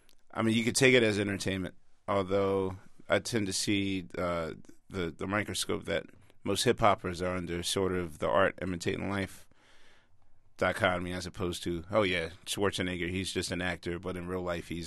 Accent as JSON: {"language": "English", "town": "Philadelphia", "region": "Pennsylvania", "country": "United States", "said": "You know, we're from Philadelphia, unfortunately, which holds the tag of the murder capital."}